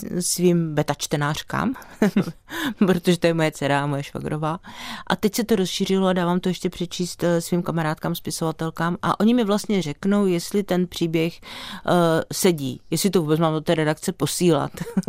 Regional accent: Valašské Meziříčí, Zlín Region, Czechia; Já jsem z Valašského Meziříčí

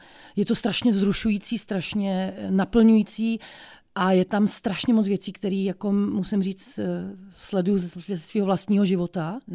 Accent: Liberec, Liberec Region, Czechia; A já jsem z Liberce

